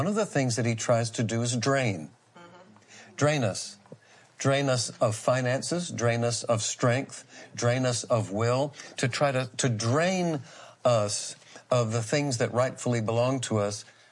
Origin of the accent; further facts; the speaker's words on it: Massachusetts, United States; where I grew up in Massachusetts, we lived on Cape Cod.